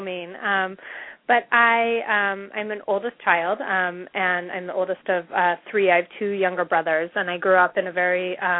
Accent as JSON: {"language": "English", "town": "Philadelphia", "region": "Pennsylvania", "country": "United States", "tie": "born or raised there", "said": "I grew up around Philadelphia, and I went to high school here for most of the time."}